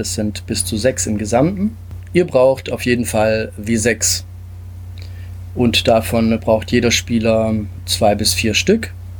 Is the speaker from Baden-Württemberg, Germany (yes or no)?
yes; Stuttgart, Baden-Württemberg, Germany; lebe und bin aufgewachsen in Stuttgart und Umgebung, komme ursprünglich aus Italien